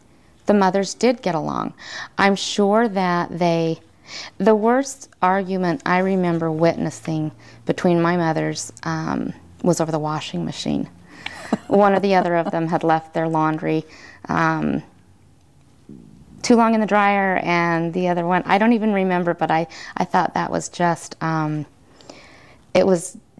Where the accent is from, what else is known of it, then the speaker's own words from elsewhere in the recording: Sandy, Utah, United States; I grew up in in Sandy, Utah.